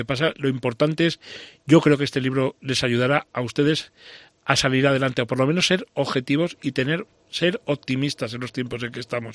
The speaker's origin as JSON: {"language": "Spanish", "town": "Jaca", "region": "Aragon", "country": "Spain", "tie": "born there", "said": "Yo no soy nacido en Jaca hace 55 años."}